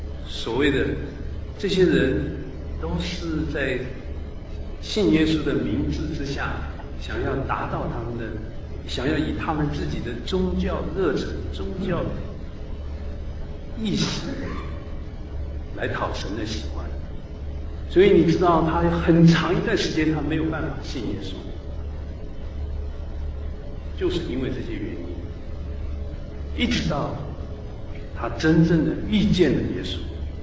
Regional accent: China; 我们从大陆来的

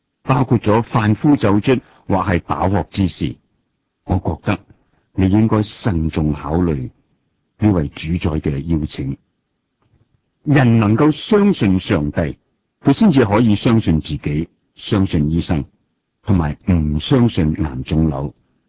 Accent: China; 其实同我哋中国人讲啊，年关难过，年年过系差唔多噶噃。

